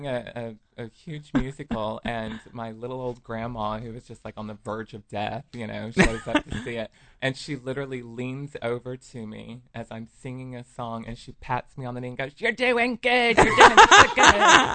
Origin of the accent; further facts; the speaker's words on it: Cordell, Oklahoma, United States; I grew up in Cordell, Oklahoma.